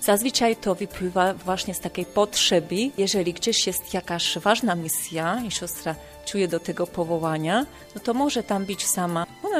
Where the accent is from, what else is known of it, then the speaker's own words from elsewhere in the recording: Slovakia; now in Leszno, Poland; Ja jestem narodowością Węgierka, ale pochodzę ze Słowacji. Należę do naszej węgierskiej prowincji.